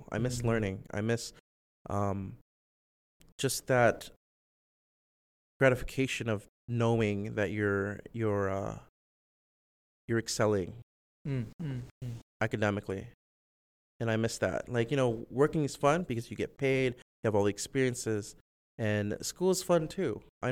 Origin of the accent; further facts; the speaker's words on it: Calgary, Alberta, Canada; moved away as an adult; now in United States; So I came to California from Calgary in 2008.